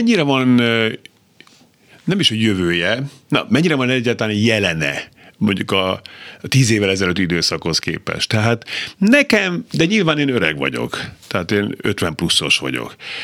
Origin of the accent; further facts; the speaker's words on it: Budapest, Hungary; én Rákoshegyen nőttem fel, a 17. kerületben